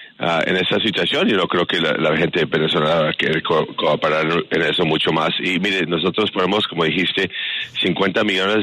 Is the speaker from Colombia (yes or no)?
yes; Colombia; como bastantes colombianos, miramos a nuestro padre como ejemplo